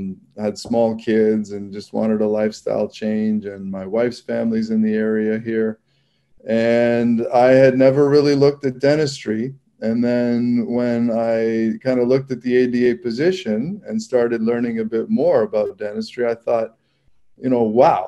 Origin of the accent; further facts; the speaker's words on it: Toronto, Ontario, Canada; So I'm Canadian. I mean, I grew up in Toronto.